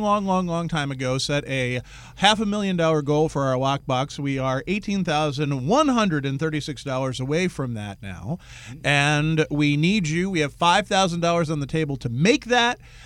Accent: Rhode Island, United States; I was born and raised in Rhode Island, a state which once had the largest percentage of Italian-Americans in the country.

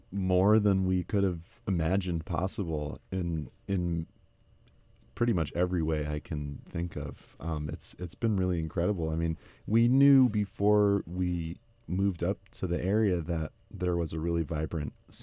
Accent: New York City, New York, United States; moved away as an adult; I grew up in New York City and lived there until I was 22.

